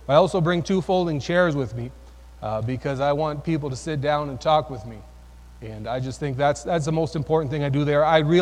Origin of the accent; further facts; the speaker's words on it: Canada; if you haven't noticed, I'm Canadian.